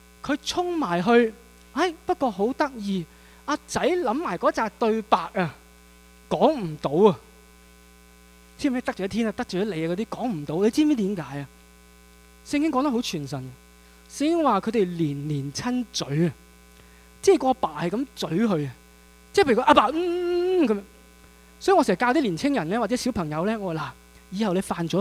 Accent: China; 有时我不明白为什么我们中国人这么喜欢踩一些小朋友，是吧？

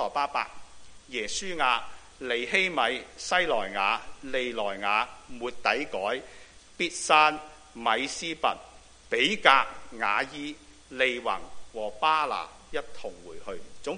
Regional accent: Hong Kong; 甚至我哋香港人或者中国人都有个嘅羊群效应

